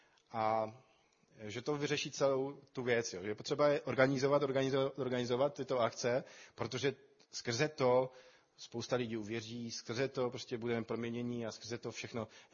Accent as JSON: {"language": "Czech", "country": "Poland", "second_language": "Czech", "lives_now": "Czech Republic", "said": "A spíš bych si dokázal jako, nebo tvrdit jako Polák, že v podstatě tady je to snadnější."}